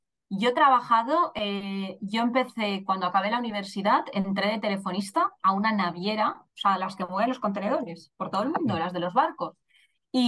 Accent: Denia, Valencian Community, Spain; now in Barcelona, Spain; yo vivo en Barcelona, yo no soy de Barcelona, soy de Denia, ya lo he dicho, pero vivo en Barcelona ya hace 11 años.

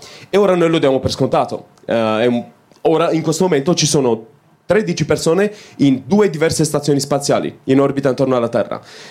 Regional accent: Romania; hanno visto che sono romeno

